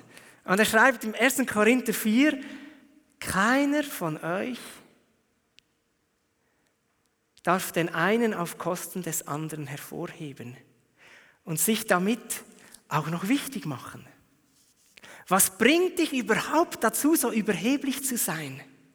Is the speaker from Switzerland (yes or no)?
yes; Switzerland; zum Prahlen sind wir Schweizer viel zu diskret